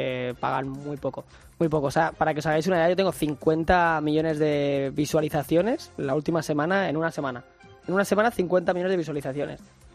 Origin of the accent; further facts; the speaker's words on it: Ibiza, Balearic Islands, Spain; Sí, pero yo no miro el dinero, yo soy de Ibiza y...